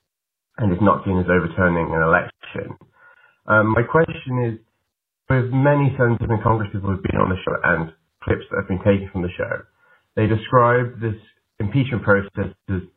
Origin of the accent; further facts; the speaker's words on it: United Kingdom; now in Ireland; I'm calling from Leinster. As you may guess from my accent, I'm not from the US. I'm from the UK, where we have a parliamentary system.